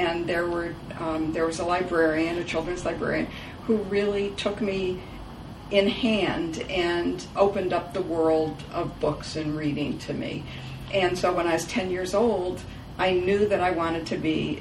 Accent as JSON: {"language": "English", "town": "Detroit", "region": "Michigan", "country": "United States", "tie": "born or raised there", "said": "I grew up in Detroit."}